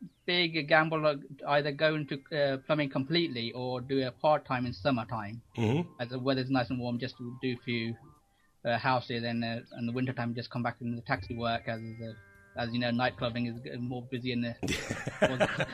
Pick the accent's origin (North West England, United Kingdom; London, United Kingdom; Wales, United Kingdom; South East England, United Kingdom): South East England, United Kingdom; Slough; I come from Slough, just around the corner from Windsor Castle.